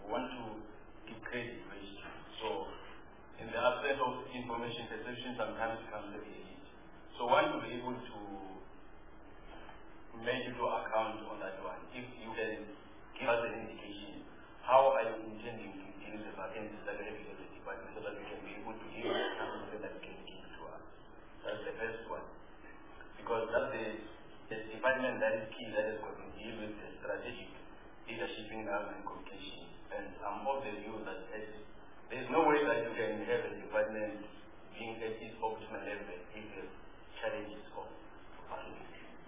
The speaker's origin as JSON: {"language": "English", "region": "Mpumalanga", "country": "South Africa", "said": "I'm coming from Mpumalanga, Rural"}